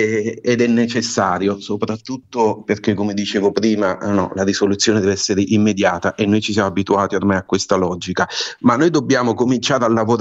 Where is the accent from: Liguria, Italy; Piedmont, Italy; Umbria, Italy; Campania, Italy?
Campania, Italy; Naples; Io sono nato a Scampia, sono cresciuto e vivo qui, sono nato, cresciuto e vissuto nell'emergenza